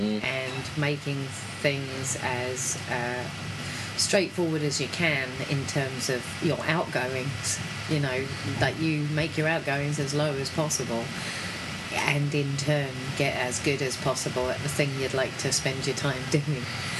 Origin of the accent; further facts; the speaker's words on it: London, United Kingdom; I was born in London and I grew up with my grandparents out in London.